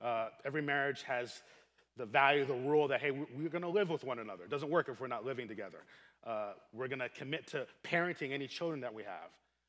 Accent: East Coast, United States; So as you know, I'm from the East Coast. And so in the East Coast, we're going to support these New York teams, and we will hate these Boston teams, right?

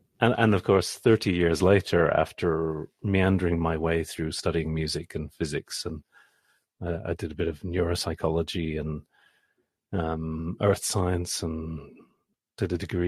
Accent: South East England, United Kingdom; also born or lived in Switzerland; So I grew up in Switzerland, in southern England

